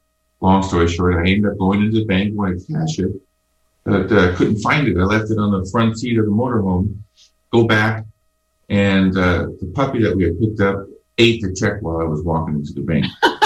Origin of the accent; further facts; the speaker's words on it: Germany; moved away as an adult; now in United States; I was raised in Germany. And I lived there till I was about 29 years old, and then met my wife there, and we got married in Germany, and then came to the States